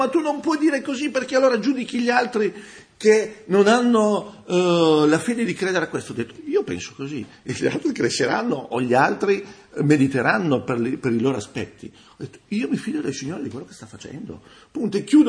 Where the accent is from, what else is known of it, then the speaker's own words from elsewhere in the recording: San Giovanni Rotondo, Apulia, Italy; Io ho conosciuto dei credenti giù nel mio paese natale, San Giovanni Rotondo. Ero piccolo